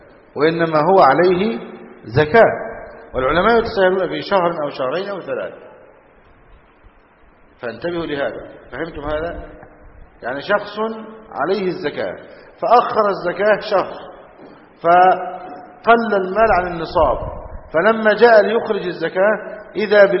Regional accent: Egypt; بعض الناس عندنا في مصر

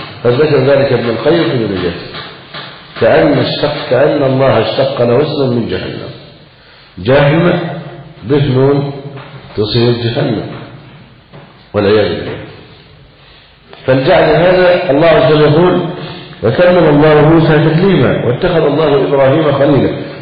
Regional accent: Egypt; ولذلك عندنا في مصر مثلا عماد فراج هذا يقول الألباني مرجئ مبتدأ

